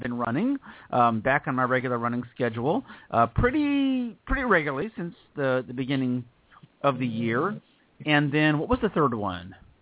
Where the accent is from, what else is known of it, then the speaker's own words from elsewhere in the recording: Southern United States, United States; but I am a Southerner.